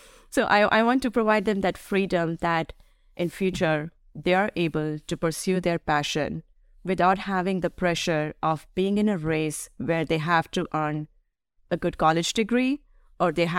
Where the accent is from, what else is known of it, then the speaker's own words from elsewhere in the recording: India; So I grew up in India.